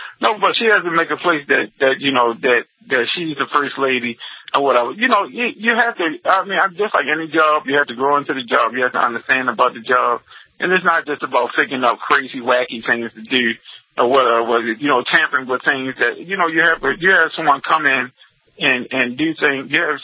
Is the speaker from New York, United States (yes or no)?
yes; New York, United States; I'm from New York, and I can tell you he haven't done anything or whatever.